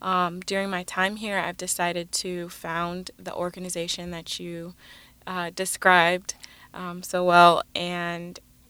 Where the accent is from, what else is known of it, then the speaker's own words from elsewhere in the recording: Florida, United States; Yeah, so I'm originally from Florida.